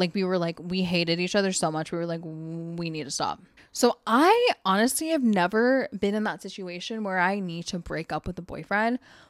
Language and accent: English; Washington, United States; I am born and raised in Washington. This is my home.